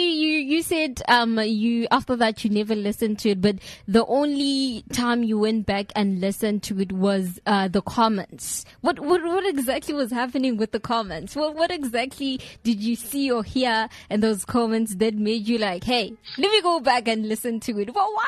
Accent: South Africa; I think that is the biggest news for me, as I'm South African.

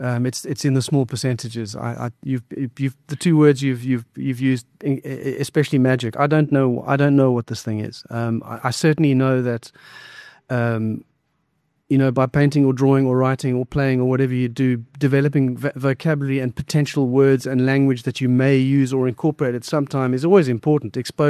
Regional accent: Hart Bay, United Kingdom; because I grew up in Hart Bay and the rain was sort of horizontal, sort of hitting the window. Hart Bay was miles away from anything.

